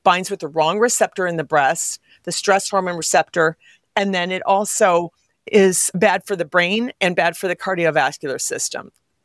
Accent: Midwest, United States; I'm from the Midwest. I'm a nice person.

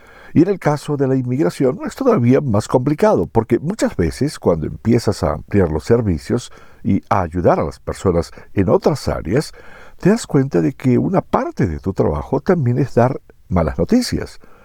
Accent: Chicago, Illinois, United States; Yo crecí en Little Village y, para serte honesto, no tenía idea de lo que era ser voluntario

